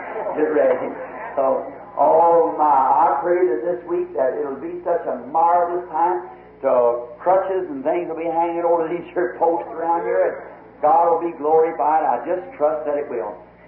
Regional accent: United States; I'm an American too, and it's the loveliest land in the country. Although it's backslidden state, this is my home.

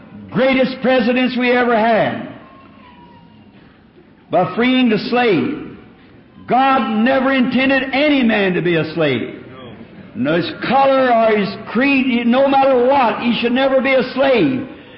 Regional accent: the South, United States; I'm a Southerner

